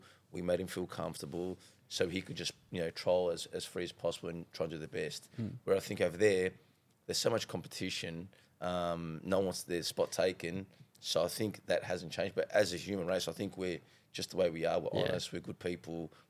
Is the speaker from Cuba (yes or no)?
no; Australia; Like, we're, as a race, as an Australian people, we're actually quite nice and quite friendly.